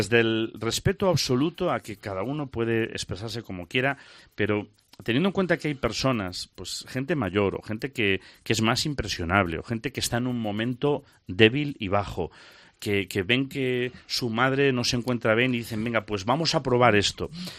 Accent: Salamanca, Castile and León, Spain; yo crecí en Salamanca

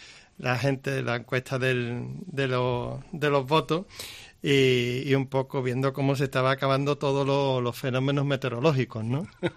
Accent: Málaga, Andalusia, Spain; sabéis que soy de Málaga

